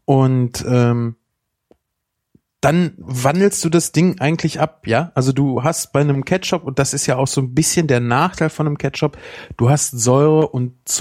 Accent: Germany; Ja, bei uns. Wir sind Deutsche. Uns kannst du jeden Scheiß verkaufen.

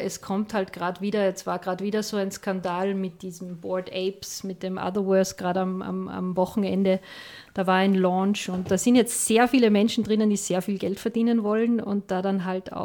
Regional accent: Austria; ja, ich bin eine Österreicherin, ich lebe gerne hier, ich bin gerne wieder

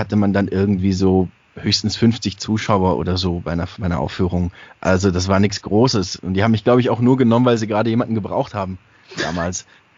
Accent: Baden-Württemberg, Germany; accent: Swabian; Das hat man mir früher auch noch sehr angehört. Das ist inzwischen auch alles abtrainiert. Also ich habe auch Dialekt gesprochen und alles. Also es war jetzt für mich nicht so, also ich war schon Schwabe halt.

